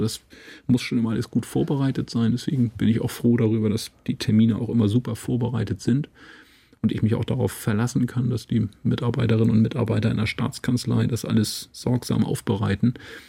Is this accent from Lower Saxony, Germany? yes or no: no; Eckernförde, Schleswig-Holstein, Germany; Das ist schon wirklich einfach meine Heimat.